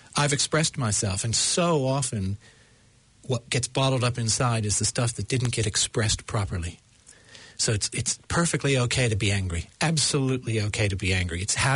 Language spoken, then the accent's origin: English; United States; accent: American; My American accent. I see.